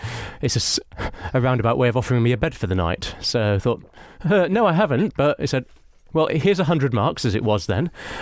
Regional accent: Yorkshire and the Humber, United Kingdom; Well, I grew up in South Yorkshire. Not the most enjoyable of childhoods.

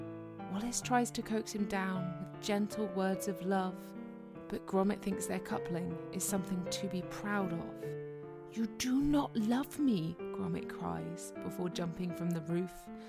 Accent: Bristol, South West England, United Kingdom

